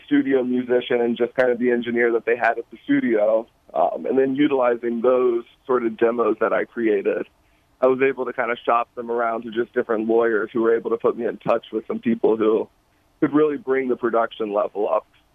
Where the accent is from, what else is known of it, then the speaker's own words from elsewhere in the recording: South Stafford, Virginia, United States; I grew up right in South Stafford, went to Stafford High School. So, you know, I kind of spent the first 18 years of my life in the area